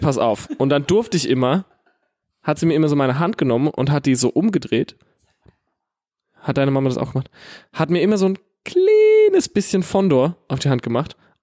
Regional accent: Herxheim, Rhineland-Palatinate, Germany; ich komme ja aus Herxheim, habe ich ja breit getreten, wie so sehr, wie es nur geht.

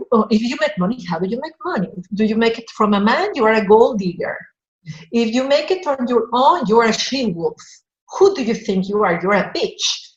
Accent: Mexico; I come from Mexico. In Mexico, we say something like, a woman pulls harder than 20 donkeys.

